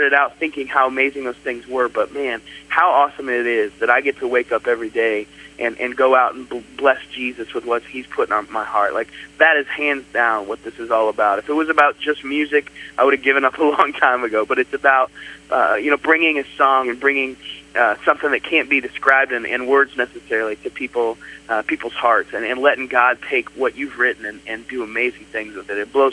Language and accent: English; Indiana, United States; Basically, you know, I grew up in Indiana, went to school there and met my buddy Ben, and we started this band in Anderson, Indiana and at college.